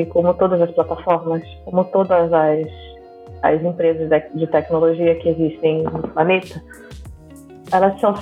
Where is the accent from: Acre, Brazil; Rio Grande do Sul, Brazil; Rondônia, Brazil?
Rondônia, Brazil; Porto Velho; Eu sou rondoniense, nascida e criada em Porto Velho, Rondônia. Sou a irmã mais velha, né?